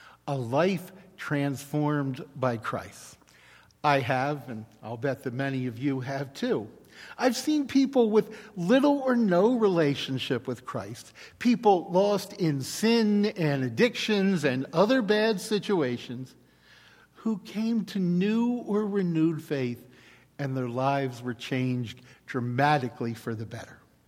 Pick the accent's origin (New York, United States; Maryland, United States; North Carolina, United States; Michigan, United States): Maryland, United States; Baltimore; When I was growing up in Baltimore, people said it was the city with the world's biggest inferiority complex.